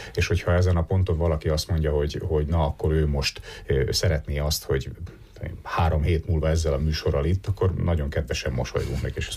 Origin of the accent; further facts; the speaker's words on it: Hungary; Nekem magyarként ez nagy lecke volt oda át.